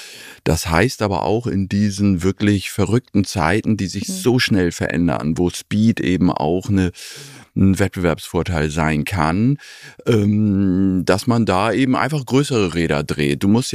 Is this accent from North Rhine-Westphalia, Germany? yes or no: no; Hamburg, Germany; verheiratet, 2 Kinder, bin Hamburger, heute Morgen mit dem Fahrrad hierher gekommen. Insofern bin ich hier zu Hause